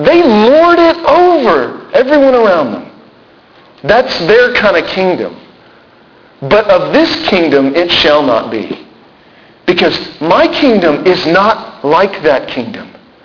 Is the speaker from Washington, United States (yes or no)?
no; Texas, United States; You know, I'm from Texas, and we Texans can be kind of prideful about our state.